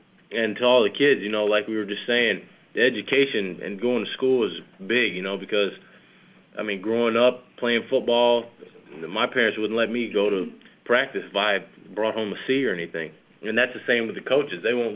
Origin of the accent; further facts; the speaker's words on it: Fort Myers, Florida, United States; And then I grew up in Fort Myers, Cape